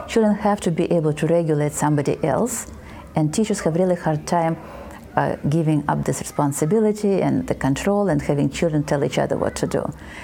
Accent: Russia; English is a second language; Well, my degree is in child development and educational psychology from Moscow State, and then PhD from Russian Academy of Education.

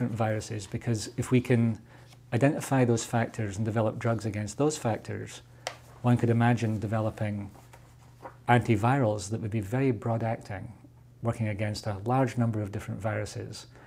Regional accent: Scotland, United Kingdom; I actually grew up all over Scotland. My father had a job that required him to move every few years. And so we moved around different parts of Scotland and lived in different areas.

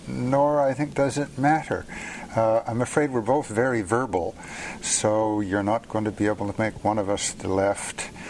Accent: Vancouver, British Columbia, Canada; who started a boatworks building business in Vancouver when I was in grade school

